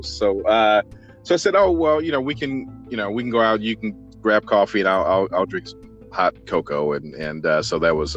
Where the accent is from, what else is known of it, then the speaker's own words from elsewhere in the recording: Midwest, United States; I'm originally from the Midwest